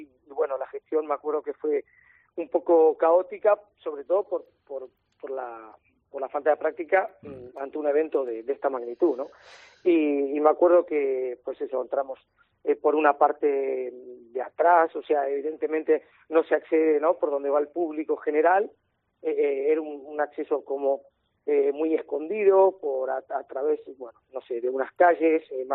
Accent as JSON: {"language": "Spanish", "region": "Buenos Aires", "country": "Argentina", "said": "yo soy de la Plaza Misericordia"}